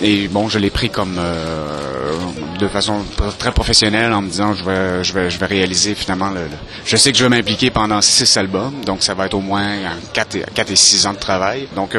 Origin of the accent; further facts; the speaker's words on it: Canada; à la base, je suis Canadien, j'habite au Canada